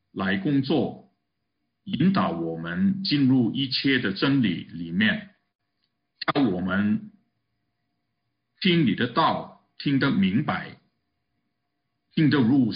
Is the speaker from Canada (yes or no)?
yes; Canada; 我们加拿大人相信也知道了